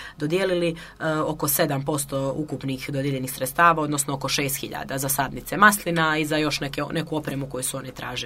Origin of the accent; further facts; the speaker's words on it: Grbalj, Kotor Municipality, Montenegro; Pa ne bih rekla da je nema, evo ja sam iz Grblja